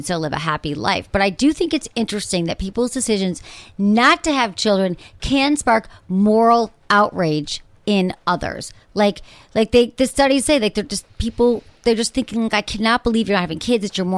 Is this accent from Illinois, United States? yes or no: no; Michigan, United States; You know, I grew up in Michigan.